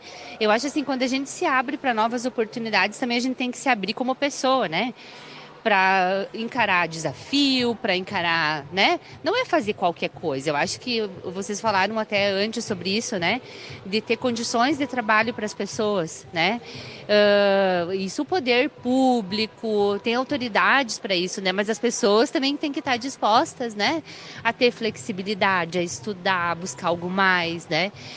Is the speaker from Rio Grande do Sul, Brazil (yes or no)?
yes; Soledade, Rio Grande do Sul, Brazil; E eu sou natural de Soledade